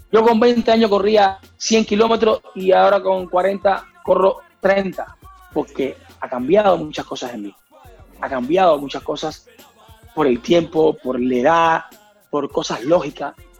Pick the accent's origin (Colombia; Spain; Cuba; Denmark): Cuba; Nosotros nacimos en Cuba, yo nací, por supuesto, después de la revolución